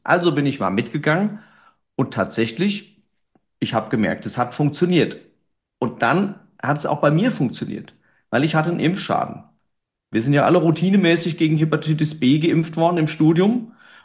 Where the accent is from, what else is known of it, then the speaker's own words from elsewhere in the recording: Mainz, Rhineland-Palatinate, Germany; Ich komme aus Mainz.